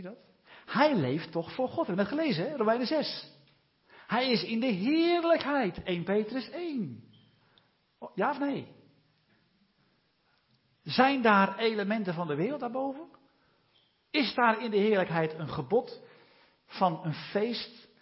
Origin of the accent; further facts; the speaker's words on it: Ermelo, Gelderland, Netherlands; Ik kom uit Ermelo.